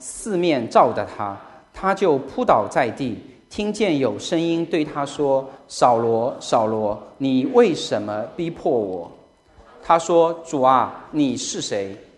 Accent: China; 因为在我们中国人从小接受的文化教育，或者我们接触到的所谓什么是神

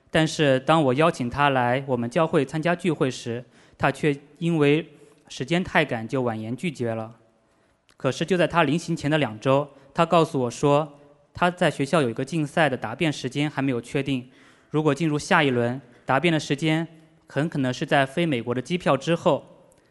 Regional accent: China; moved away as an adult; now in United States; 3年前，我从中国来到美国，在新泽西读 Master。去年年初，我来到湾区

